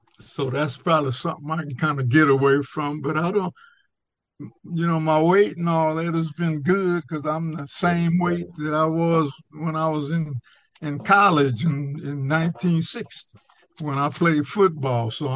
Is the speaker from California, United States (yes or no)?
yes; Long Beach, California, United States; So we had Dr. Williams as a black doctor in Long Beach, you know, because we were born and raised in Long Beach.